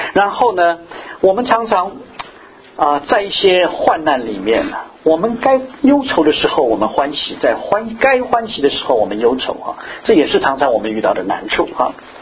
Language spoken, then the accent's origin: Chinese; Shanghai, China; 我觉得我是上海人哈